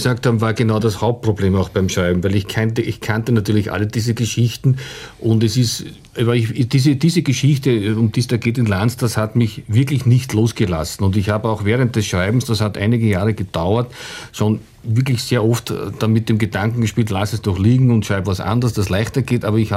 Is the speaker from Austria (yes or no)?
yes; Langenlois, Lower Austria, Austria; ich habe das auch in Langenlois, das ist meine Heimatgemeinde